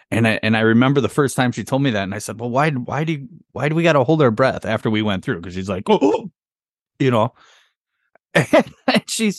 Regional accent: Wisconsin, United States; But you got to remember, I grew up in Wisconsin.

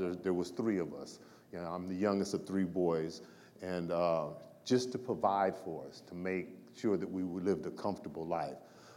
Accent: Los Angeles, California, United States; But I grew up in South Central, had two wonderful parents.

